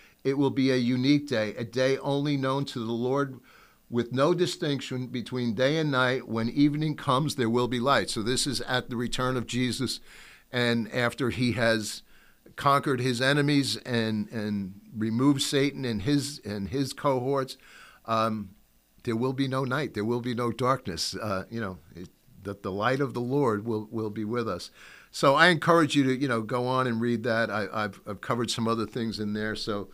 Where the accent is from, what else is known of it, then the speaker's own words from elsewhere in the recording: United States; and I'm an American